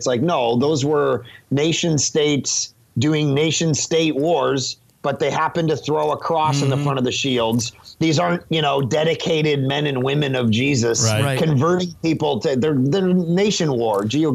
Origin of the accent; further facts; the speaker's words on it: Ontario, Canada; now in Vancouver, Canada; I grew up outside of Toronto before I came to Vancouver